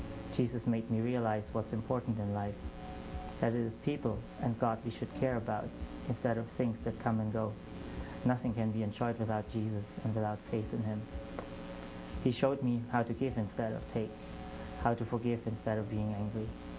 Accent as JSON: {"language": "English", "region": "East Germany", "country": "Germany", "tie": "born or raised there", "moved": "as an adult", "lives_now": "Vancouver, Canada", "said": "in Vancouver downtown since a bit over 2 years. And just going to read a few parts out of my testimony. I grew up in a small town in formerly East Germany. 7 years ago, I left Germany out of curiosity"}